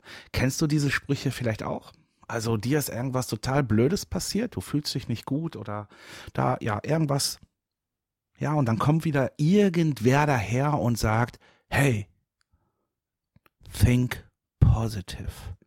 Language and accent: German; Dortmund, North Rhine-Westphalia, Germany; ich komme ja ursprünglich auch aus Dortmund